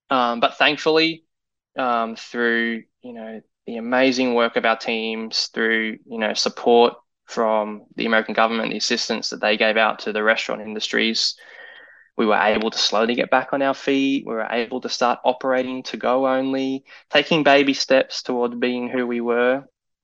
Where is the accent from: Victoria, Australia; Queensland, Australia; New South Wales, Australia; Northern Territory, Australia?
Queensland, Australia; I come from Queensland. It's hot and humid all the time.